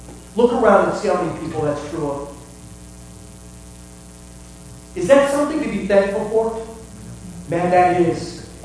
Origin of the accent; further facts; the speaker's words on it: Rockford, Illinois, United States; accent: Chicago; don't think they'll know about Rockford, I'll just say, I'm from Chicago. You know? That's where that accent came from.